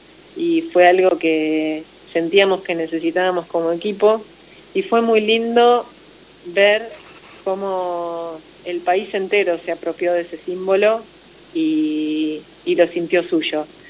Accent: Mar del Plata, Buenos Aires Province, Argentina; a trabajar en el deporte de Mar del Plata, que fue mi ciudad de origen, la ciudad de la que partí en algún momento dado

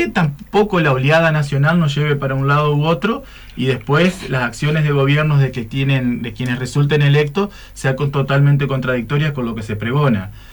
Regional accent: Argentina; como argentinos

